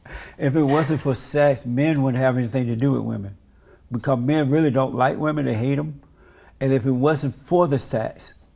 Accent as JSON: {"language": "English", "region": "Alabama", "country": "United States", "tie": "born or raised there", "said": "When I was growing up, and I grew up out in Alabama on a plantation, under the Jim Crow laws"}